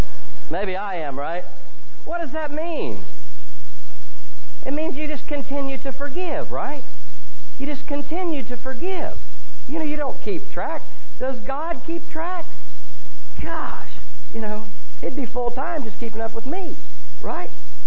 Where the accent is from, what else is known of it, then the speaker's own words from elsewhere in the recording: West Virginia, United States; I grew up in West Virginia.